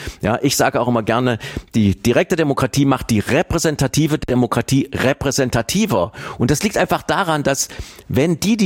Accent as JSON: {"language": "German", "region": "East Germany", "country": "Germany", "said": "wir hätten die Möglichkeit gehabt, als Ostdeutsche aus dieser Verliererrolle rauszukommen"}